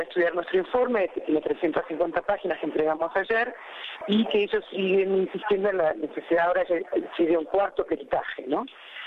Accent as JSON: {"language": "Spanish", "country": "Argentina", "said": "A nosotros, como peritos argentinos, nos llaman cuando ya la bolsa la han sacado del río"}